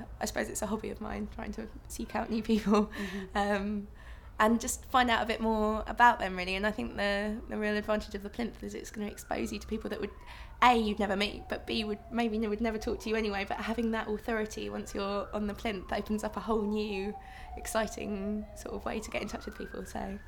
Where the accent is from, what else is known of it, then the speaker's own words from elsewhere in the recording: Brighton, South East England, United Kingdom; now in London, United Kingdom; I grew up in Brighton originally. I say I'm from Brighton still, but I've lived in London for the last 7 years, I suppose. So I guess I'm a Londoner.